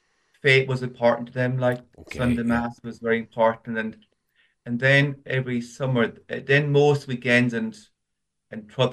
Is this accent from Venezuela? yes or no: no; Patrickswell, Munster, Ireland; also born or lived in Limerick; So I'm from Patrickswell in County Limerick. My childhood was spent in a place called Linwood Park in the city. My parents lived there first. And then in the late 70s, then we moved to Patrickswell.